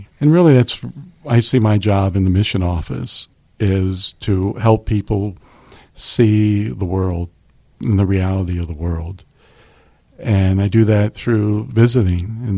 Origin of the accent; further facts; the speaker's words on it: United States; I'm from the United States. I'm from the first world.